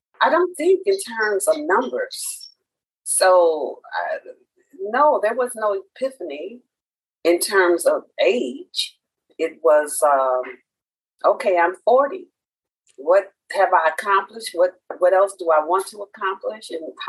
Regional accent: Chicago, Illinois, United States; I grew up in Cabrini.

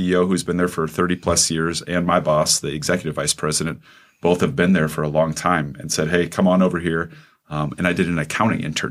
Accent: Shoeyville, Iowa, United States; I grew up in Shoeyville, Iowa, right down the road, exit 10.

